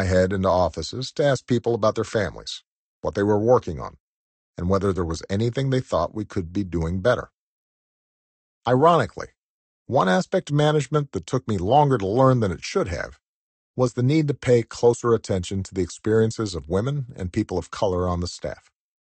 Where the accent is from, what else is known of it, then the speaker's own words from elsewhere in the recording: United States; I felt that as much as any of us growing up in America can be free of bias, they passed the test.